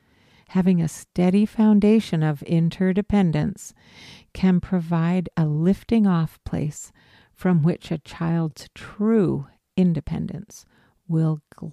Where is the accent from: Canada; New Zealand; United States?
Canada; I'm a Canadian. We say Z.